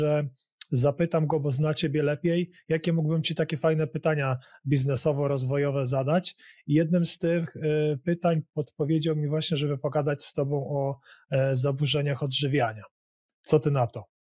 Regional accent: Tricity, Pomeranian Voivodeship, Poland; nawet ja jestem z Trójmiasta i znam markę

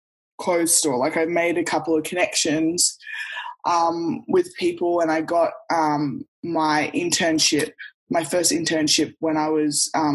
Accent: Australia; But then also growing up in Australia as, African-American kids, we stood out a lot.

